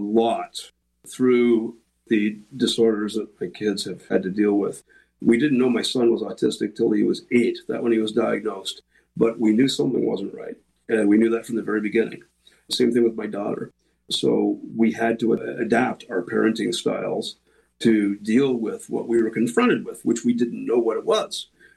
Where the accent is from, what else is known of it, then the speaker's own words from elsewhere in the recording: Canada; We are Canadian. We formed in a city called Guelph, Ontario, which is about 40 minutes west of Toronto.